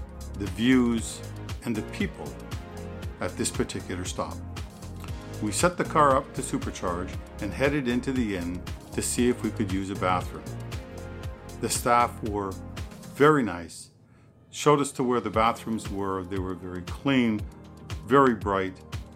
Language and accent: English; Canada; we have put more than 13,000 kilometers, roughly 8,100 miles, and yes, we are Canadian.